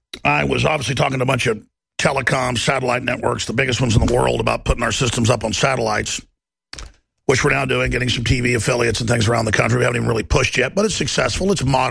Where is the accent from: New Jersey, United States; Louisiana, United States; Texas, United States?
Texas, United States; But everybody thinks because I'm from Texas, I'm dumb.